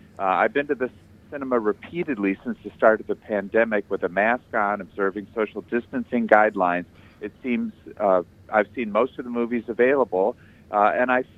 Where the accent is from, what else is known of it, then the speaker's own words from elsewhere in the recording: Ann Arbor, Michigan, United States; Although I grew up in Ann Arbor, my parents were from the Ozarks in southwest Missouri. And I have 22 cousins that grew up in that environment.